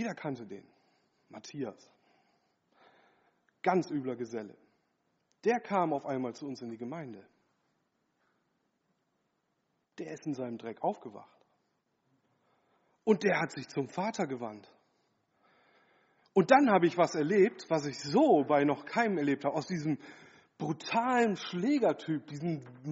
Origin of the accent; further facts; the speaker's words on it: Solingen, North Rhine-Westphalia, Germany; born there; bin geboren in Solingen … beide gläubig.